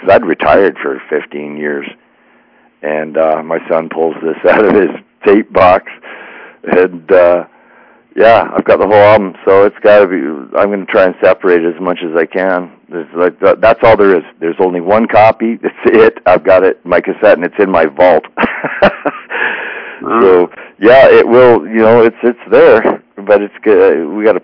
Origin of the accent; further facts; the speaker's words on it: Toronto, Ontario, Canada; moved away; I'm originally from Toronto. And I moved out west in 1980 and traveled all over the States and Western Canada, worked on the circuit.